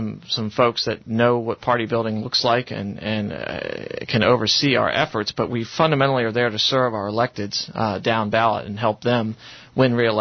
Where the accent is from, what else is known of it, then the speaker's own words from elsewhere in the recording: Maryland, United States; Well, I'm a Maryland native, and I won't abandon my home state.